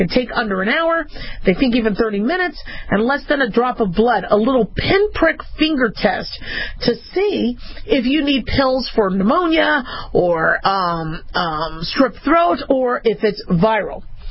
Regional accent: Las Vegas, Nevada, United States; I grew up in Las Vegas, Nevada. So I knew this city pretty well

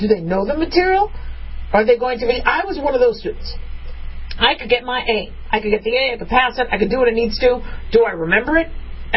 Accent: Las Vegas, Nevada, United States; I'm from Las Vegas.

